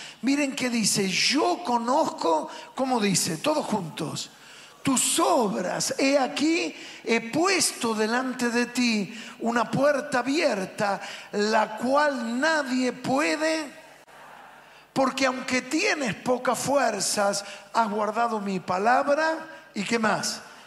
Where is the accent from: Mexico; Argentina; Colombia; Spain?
Argentina; Ustedes saben que como argentinos somos muy chamulleros, ¿verdad o no?